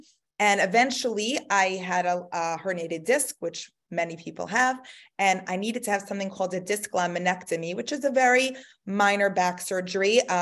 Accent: Highland Park, New Jersey, United States; So I'm from Highland Park, New Jersey, and I know you and I have also spoken that you knew my family way back

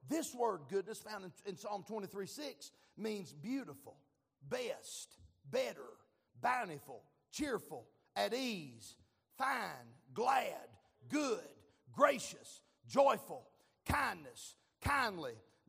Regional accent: Kentucky, United States; I come all the way from Kentucky. I come all the way from Kentucky to see my grandbabies.

